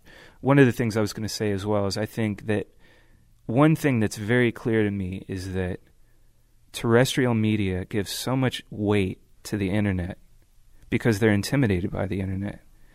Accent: California, United States; growing up in the Bay Area, driving around

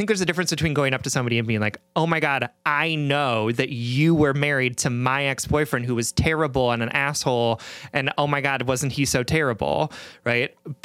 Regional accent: Midwest, United States; like, to be clear, like I'm a Midwesterner.

